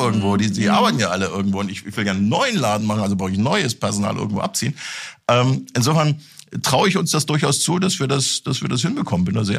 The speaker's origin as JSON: {"language": "German", "region": "Hamburg", "country": "Germany", "tie": "born or raised there", "lives_now": "Marburg, Germany", "said": "Hamburg ist auch schön. Das ist ja meine alte Heimatstadt quasi."}